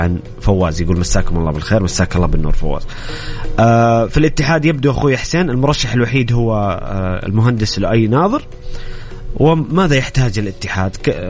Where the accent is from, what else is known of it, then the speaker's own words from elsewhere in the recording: Saudi Arabia; احنا تعودنا كسعوديين انه التأهل لكأس العالم امر محسوم